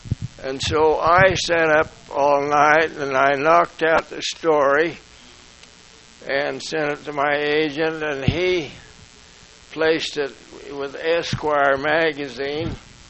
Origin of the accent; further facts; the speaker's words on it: Provo, Utah, United States; I wouldn't recognize the Provo that I knew, because it had, in my childhood, just about 10,000 people.